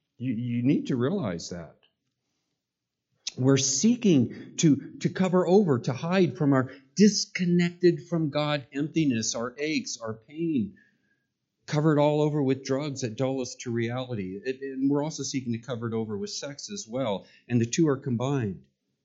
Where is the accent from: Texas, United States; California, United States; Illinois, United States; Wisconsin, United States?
California, United States; is the legalization of recreational marijuana from my home state, California.